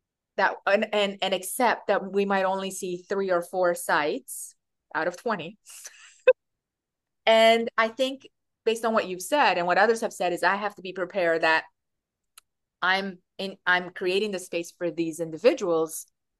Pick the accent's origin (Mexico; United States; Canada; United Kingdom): Canada; as a Canadian going down to the States